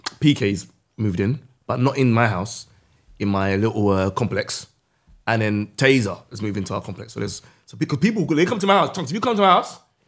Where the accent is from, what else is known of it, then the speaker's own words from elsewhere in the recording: Doncaster, Yorkshire and the Humber, United Kingdom; Doncaster. You can ask anyone from Donny. That's where I'm from.